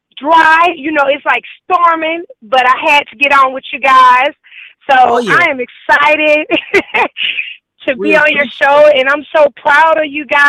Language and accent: English; Atlanta, Georgia, United States; Yes, I grew up in Southwest Atlanta, born and raised. I'm a true Georgia peach.